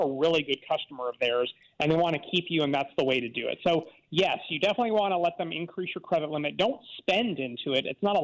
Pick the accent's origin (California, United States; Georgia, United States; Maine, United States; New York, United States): Georgia, United States; Atlanta; I get it. I'm from Atlanta. I get it.